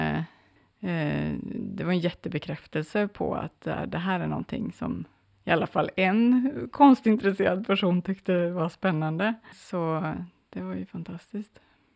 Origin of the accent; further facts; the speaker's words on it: Värmland, Sweden; Annars är jag uppvuxen i Värmland.